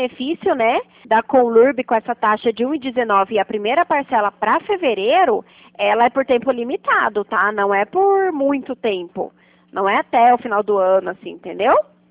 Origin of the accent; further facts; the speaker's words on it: Curitiba, Paraná, Brazil; eu sou aqui de Curitiba